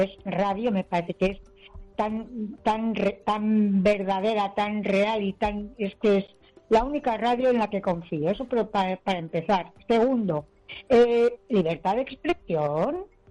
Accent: Madrid, Community of Madrid, Spain; born there; un saludo a Madrid, mi ciudad natal.

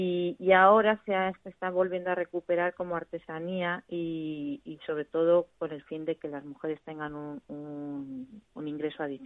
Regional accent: Spain; moved away; Aprovechando que soy española, pues lo traía para acá.

